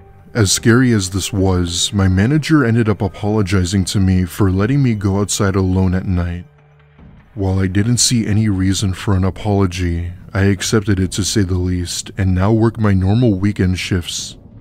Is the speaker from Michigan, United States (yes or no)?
no; Greenville, North Carolina, United States; I had just gotten my first ever real paying job at a grocery store in my hometown of Greenville, North Carolina.